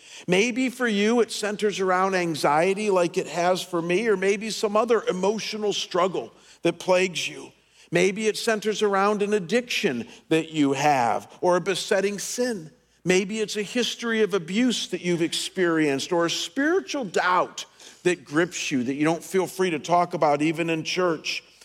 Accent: Cleveland, Ohio, United States; back in my hometown of Cleveland in the summer of 86

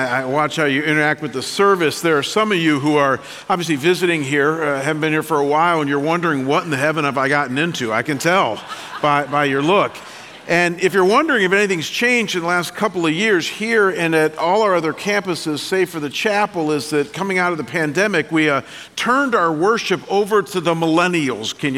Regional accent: Midwest, United States; I come from the Midwest, and when I was pastoring in Detroit, Michigan for 10 years in the early 90s

